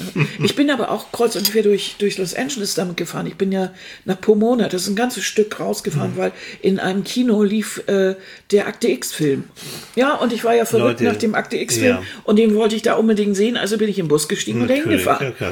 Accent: Germany; Na wieso, ich bin doch auch Ausländer, ich bin Deutscher.

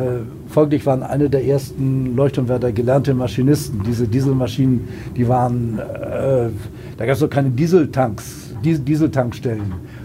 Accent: Hamburg, Germany; Ich komme selbst aus Hamburg

